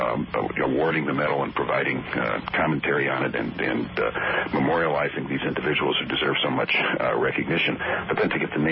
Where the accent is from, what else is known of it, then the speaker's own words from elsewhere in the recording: United States; it just pains me as an American to see the president make a mistake like this.